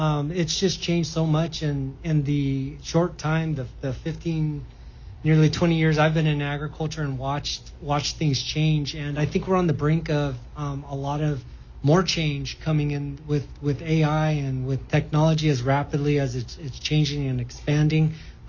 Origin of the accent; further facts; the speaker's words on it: Sanger, California, United States; Yeah, born and raised in the Central Valley in Sanger, California. So go Apaches. Grown up in the valley around farming, the farming community.